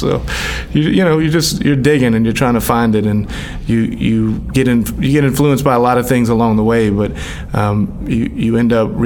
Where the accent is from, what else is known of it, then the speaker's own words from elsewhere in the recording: Deep South, United States; I mean, growing up in the Deep South, and a lot of the music that was just going on even then